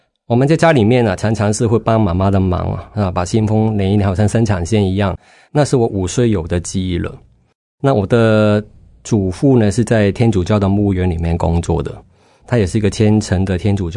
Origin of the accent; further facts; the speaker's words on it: Hong Kong; 是，我是香港人。